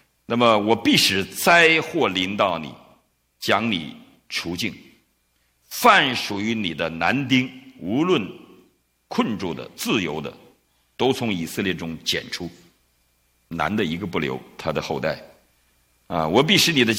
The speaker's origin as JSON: {"language": "Chinese", "country": "China"}